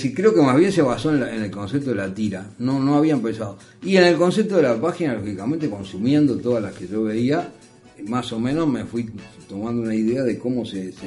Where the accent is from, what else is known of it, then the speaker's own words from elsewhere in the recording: Uruguay; en el año 68, siendo el primer uruguayo que entró en esa revista